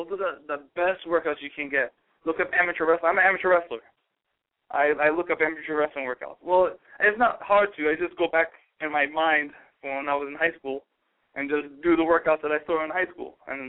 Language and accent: English; New York, United States; I came down. I was, you know, in my hometown. And it was the Manhattan Center, and I wrestled against Tiberius Thomas.